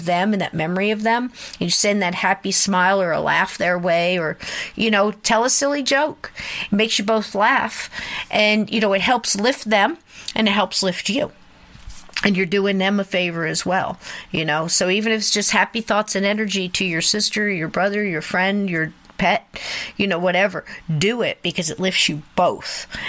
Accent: United States; a lot of shamans will tell you this, I'm Native American, and it's just something I've been taught.

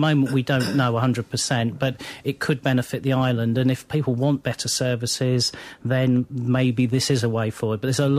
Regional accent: London, United Kingdom; I was brought up in London

